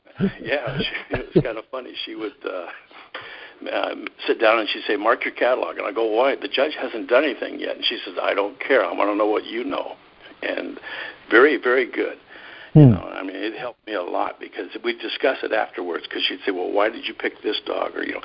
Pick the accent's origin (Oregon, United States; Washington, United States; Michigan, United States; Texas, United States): Washington, United States; Kennewick; Well, my wife was from Pasco, and I was from Kennewick, which are sister cities in eastern Washington.